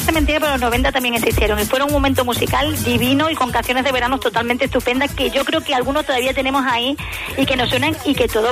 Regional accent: Extremadura, Spain; sí que seguimos siendo los extremeños de tirar hacia las zonas costeras, aunque hay que decir que en Extremadura también tenemos zonas maravillosas de playa dulce.

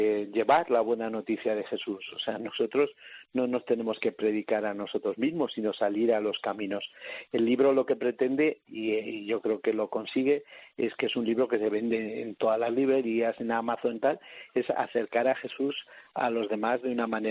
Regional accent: Salamanca, Castile and León, Spain; Bueno, yo soy de Salamanca

